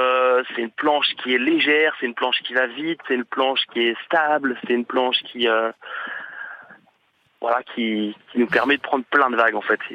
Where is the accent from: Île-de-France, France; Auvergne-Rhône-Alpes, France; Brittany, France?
Brittany, France; Brest; Tout à fait, je suis originaire en fait de Brest